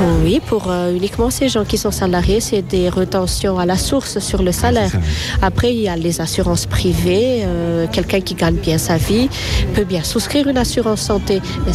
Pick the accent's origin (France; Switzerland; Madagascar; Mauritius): Madagascar; Antananarivo, Analamanga; Oui, moi je viens de Tana